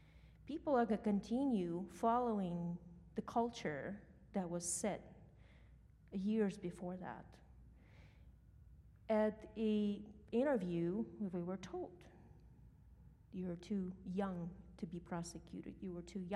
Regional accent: Ukraine; moved away as an adult; now in United States; I came from Ukraine in 2005. It's been a minute. Not a refugee. It was my choice to come here to the better country for a better future for my children.

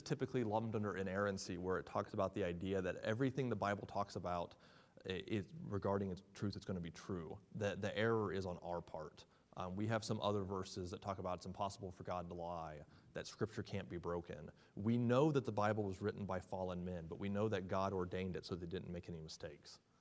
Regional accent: West Virginia, United States; I'm some hick from West Virginia.

